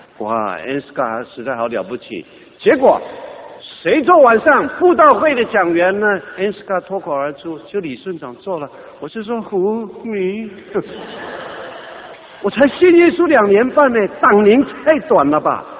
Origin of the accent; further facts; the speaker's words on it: China; now in United States; 我们中国人比较厉害，节俭节俭，存钱存钱，股票股票，房子房子